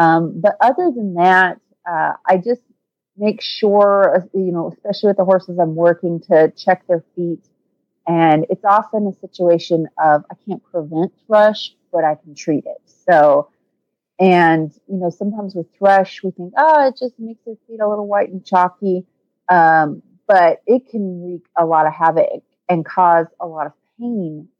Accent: Kemp, Texas, United States; from Kemp, Texas

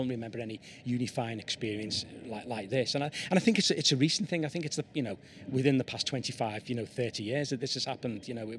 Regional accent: Liverpool, North West England, United Kingdom; even though I'm an Englishman. You know, I'm a Scouser

